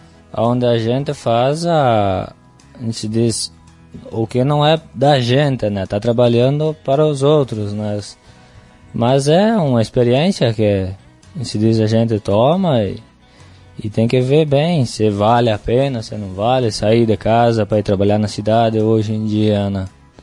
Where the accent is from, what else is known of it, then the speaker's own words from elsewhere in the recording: Passo Fundo, Rio Grande do Sul, Brazil; Eu sou natural de Passo Fundo. A minha família era de Campinas Novelo. Meu pai era de lá.